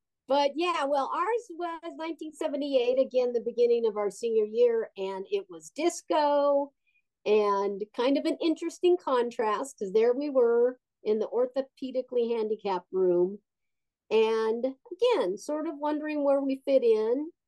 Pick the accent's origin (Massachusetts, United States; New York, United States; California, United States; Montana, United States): California, United States; El Segundo; now in Hollywood, United States; I am in El Segundo, California. That's where I was born and raised.